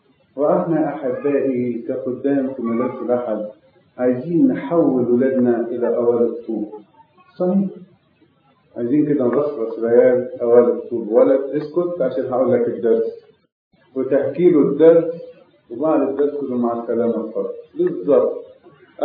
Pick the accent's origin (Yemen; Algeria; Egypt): Egypt; كمصريين بوجه عام أو كشرقيين